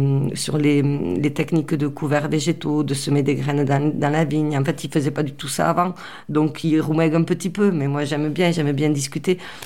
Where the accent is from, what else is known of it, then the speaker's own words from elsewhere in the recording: Gaillac, Occitanie, France; born there; puisque je suis née à Gaillac